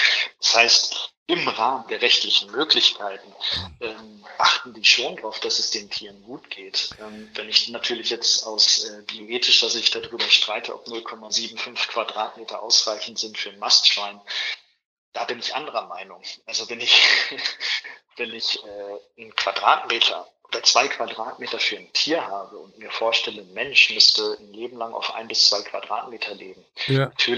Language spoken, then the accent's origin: German; Lower Saxony, Germany; ich komme aus der Region Osnabrück, Vechta.